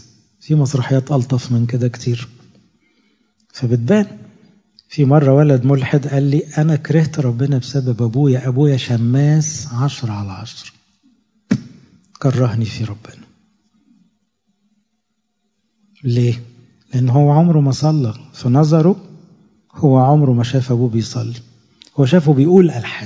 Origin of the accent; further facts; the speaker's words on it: Egypt; ممكن الناس تقول أبانا الذي على السلم عندنا في مصر أو في العربية